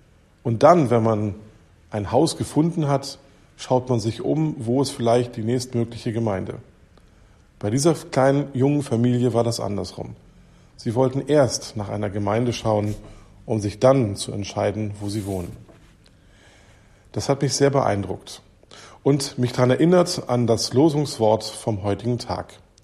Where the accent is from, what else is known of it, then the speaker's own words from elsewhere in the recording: Schleswig-Holstein, Germany; also born or lived in Berlin / Baden-Württemberg; Ich bin in Berlin geboren, da leben auch meine Eltern. Irgendwie ist das schon ein großes Zuhause für mich. Aber aufgewachsen bin ich in Schleswig-Holstein. Mein Abi habe ich dann wieder in Berlin gemacht, wie auch meine Ausbildung.